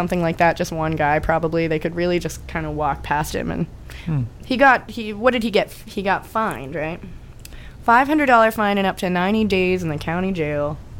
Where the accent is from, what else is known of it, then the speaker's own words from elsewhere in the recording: Massachusetts, United States; born there; I'm so glad that I was born in Massachusetts instead of, you know, in Nebraska or something